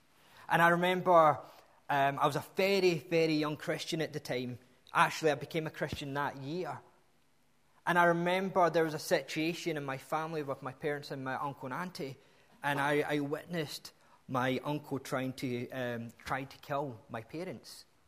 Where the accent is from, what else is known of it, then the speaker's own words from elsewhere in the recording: Scotland, United Kingdom; it's because I'm a Scot.